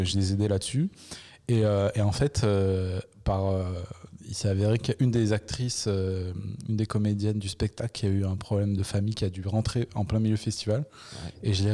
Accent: Le Puy-en-Velay, Auvergne-Rhône-Alpes, France; j'avais suivi une troupe de ma ville natale, là, du Puy-en-Velay

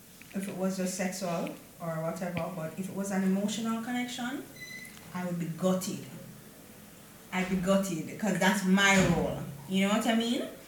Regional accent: Jamaica; And as I said, as Jamaican women, I don't know if it's unfortunate or fortunate, but we've had to grow this way.

